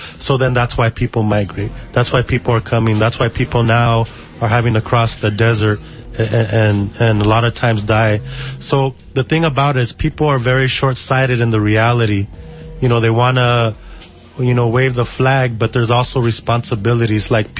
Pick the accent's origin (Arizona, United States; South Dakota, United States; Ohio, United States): Arizona, United States; Ajo; I'm from Ajo, and my people are from both sides of the border. I'm Chicano, I'm Yaqui, and I'm also Tonawatam, and our land is on both sides of the border.